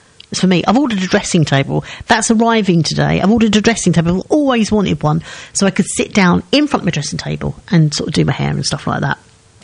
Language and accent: English; Seven Kings, London, United Kingdom; when I grew up in Seven Kings, and I used to go to Ilford with my mum on a Saturday